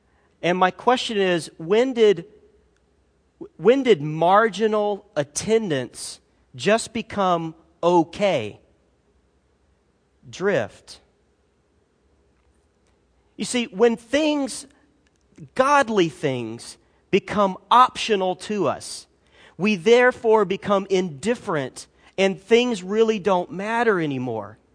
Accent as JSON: {"language": "English", "region": "Alabama", "country": "United States", "tie": "born or raised there", "said": "he and I grew up together down on the Gulf Coast down in Alabama, really close to Gulf Shores, just about half hour away from where we lived."}